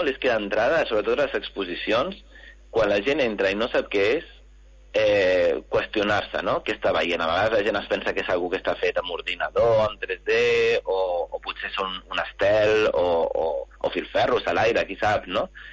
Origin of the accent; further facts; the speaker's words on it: Catalonia, Spain; perquè jo també sóc d'un delta, però jo sóc del delta del Llobregat